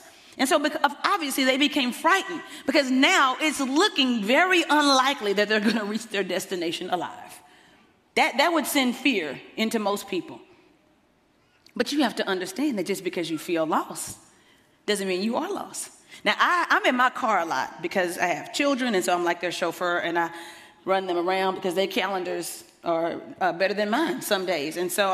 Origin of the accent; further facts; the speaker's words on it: Dallas, Texas, United States; I'm from Dallas.